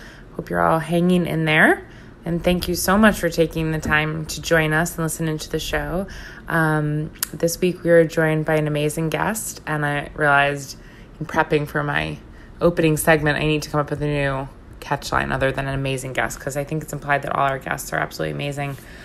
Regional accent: New York, United States; even being a New Yorker myself, I've not spent much time in Boston

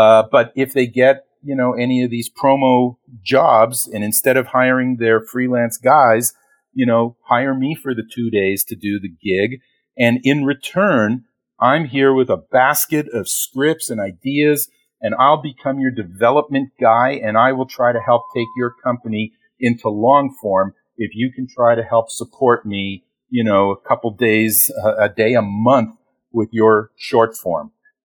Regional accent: Toronto, Ontario, Canada; moved away as an adult; now in United States; I'm originally from Toronto, Canada. I moved here in 1991.

